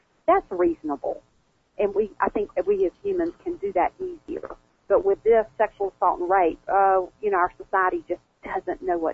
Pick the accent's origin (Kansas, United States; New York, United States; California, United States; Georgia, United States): Georgia, United States; what my background had been like growing up in South Georgia and what led me to be the person I am today.